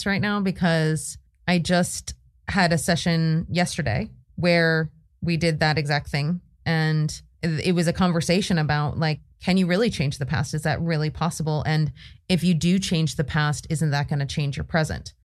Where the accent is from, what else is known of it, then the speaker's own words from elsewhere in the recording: United States; Oh, I'm such an American sometimes.